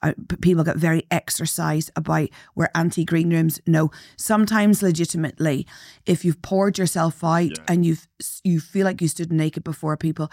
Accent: Northern Ireland, United Kingdom; I grew up in Northern Ireland

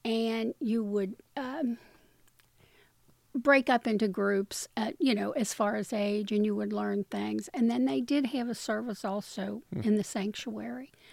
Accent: Covington, Kentucky, United States; In Covington, yeah.

